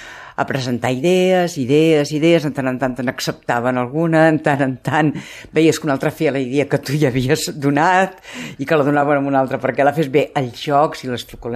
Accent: Catalonia, Spain; Vinc del Garraf, sí, és veritat, del massís del Garraf.

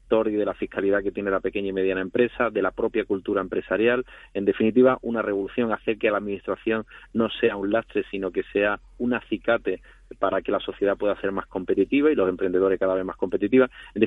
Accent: Barcelona, Catalonia, Spain; born there; Mis propios padres emigraron a Barcelona, yo nací en Barcelona

